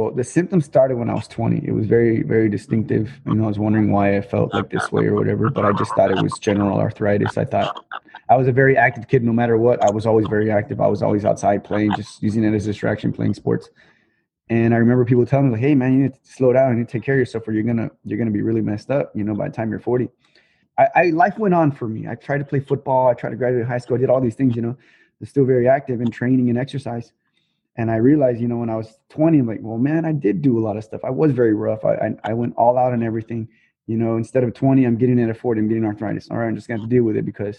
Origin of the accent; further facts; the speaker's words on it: Chicago, Illinois, United States; Matthew and I were different because we were raised in Chicago and they were raised here